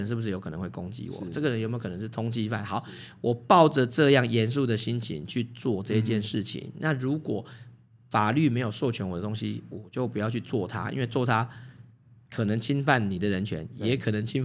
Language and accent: Chinese; Taiwan; 而且我们台湾人真的很善良